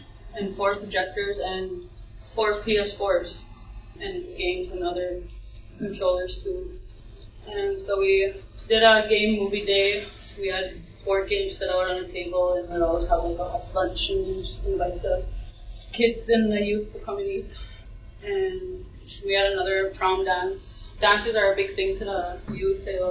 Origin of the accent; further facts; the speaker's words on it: James Smith Cree Nation, Saskatchewan, Canada; I'm from James Smith Cree Nation.